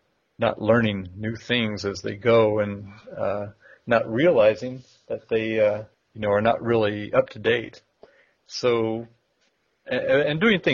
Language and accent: English; United States; you could say that about where I grew up in America as well.